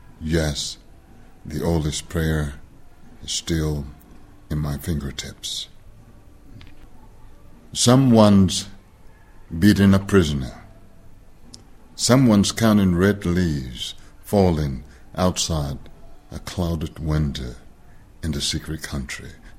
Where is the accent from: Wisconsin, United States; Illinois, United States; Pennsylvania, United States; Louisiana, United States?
Louisiana, United States; For me, I grew up in Louisiana in the segregated society in the 1950s